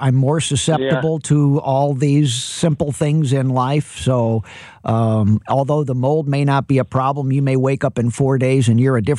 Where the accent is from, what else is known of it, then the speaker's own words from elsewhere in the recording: St. Louis, Missouri, United States; Well, maybe St. Louis, that, you know, a little bit of St. Louis pride there. I'm born and raised in St. Louis